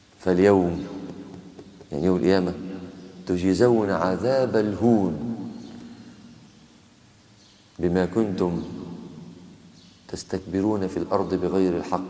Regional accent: Egypt; بتعبرنا كمصريين

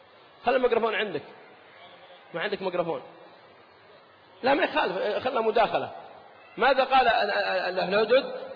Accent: Al-Qassim, Saudi Arabia; استطاعوا في ديرتنا مثل القصيم يكسبون قلوب المدينة كلها

